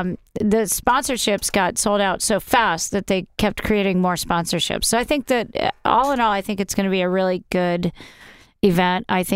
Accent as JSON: {"language": "English", "town": "Columbus", "region": "Ohio", "country": "United States", "said": "because I'm from Columbus, Ohio"}